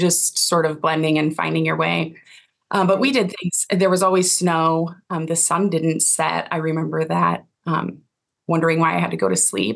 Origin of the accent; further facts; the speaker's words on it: Mather, California, United States; born there; also born or lived in Victorville, California / Philippines; And I was born in California. And then we lived in a couple of bases in California. I was born at Mather, and then we moved to Victorville. And from there, we went to the Philippines.